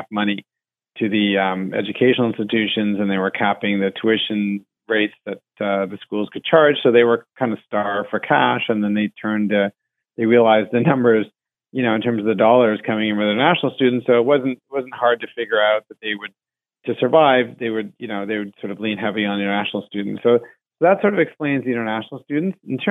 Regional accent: Hamilton, Ontario, Canada; I'm very well, and it's always nice to talk to somebody from my hometown.

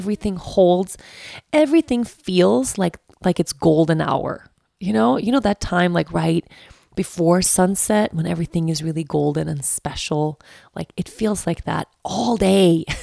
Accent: Sweden; accent: Swedish; English is a second language; Like, in Sweden, we eat. Did you hear my Swedish accent just came out there? In Sweden, we eat something called leverpastej. Okay. In Sweden, people, since the dawn of time, okay, I grew up with this.

